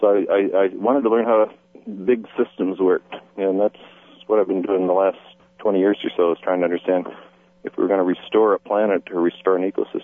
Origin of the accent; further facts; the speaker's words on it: Pennsylvania, United States; I grew up in Pennsylvania, and I was a bird watcher as a kid.